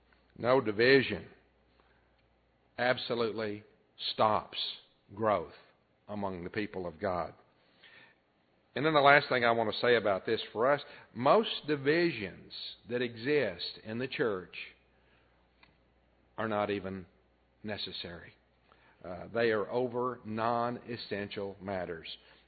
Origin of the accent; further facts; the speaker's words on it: Texas, United States; I remember as a boy, there was a preacher in my part of Texas